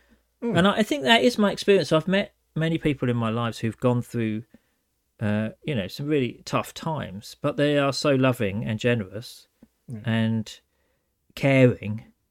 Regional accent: England, United Kingdom; One, just I'm English and you have it built into the DNA.

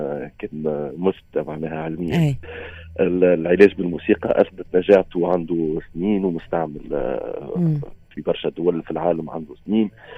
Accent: Tunisia; دونك لا فورماسيون اكاديميك متوفرة موجودة عندنا في تونس.

